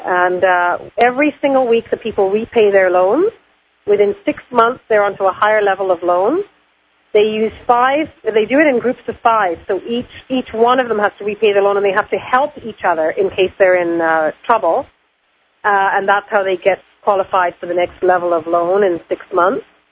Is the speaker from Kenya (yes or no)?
yes; Kenya; born there; first language Swahili; English is a second language; Well, I was born in Kenya. Swahili is my first language.